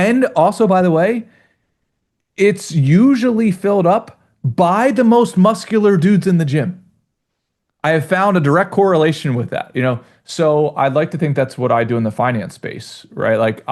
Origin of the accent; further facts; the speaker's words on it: Philadelphia, Pennsylvania, United States; I'm from Philadelphia originally, so, like, you know, we just weren't big golfers anyway.